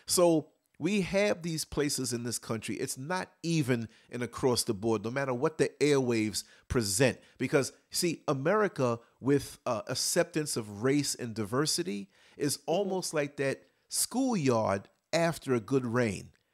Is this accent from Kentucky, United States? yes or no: no; New York City, New York, United States; I think growing up in New York City helped me out a whole lot with the whole diversity, mm-hmm, thing